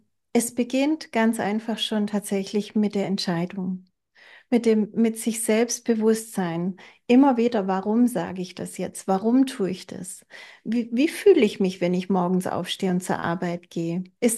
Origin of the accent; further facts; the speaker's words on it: Germany; aber ich liebe dieses Land, es ist meine Heimat und sobald es da wieder erträglicher wird, kann ich das auch wieder machen. Und das wird es werden. Deutschland ist ein tolles Land.